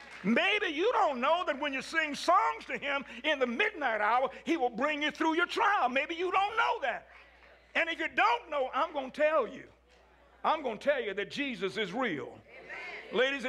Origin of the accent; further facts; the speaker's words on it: Scottsburg, Indiana, United States; I'm from Scottsburg. What else do you expect?